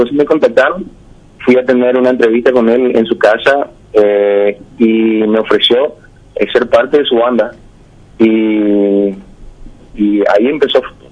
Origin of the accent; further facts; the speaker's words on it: Paraguay; Venir a tocar a mi país, venir a mostrar mi arte, mi música en mi país.